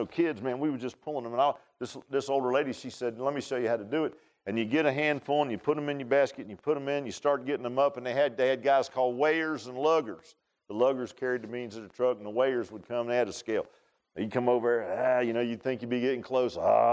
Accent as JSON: {"language": "English", "town": "Virginia Beach", "region": "Virginia", "country": "United States", "tie": "born or raised there", "said": "I grew up in Virginia Beach. And in the summer, my dad was raised down here in Grayson County around Troutdale, Mount Rogers area, in their small little community."}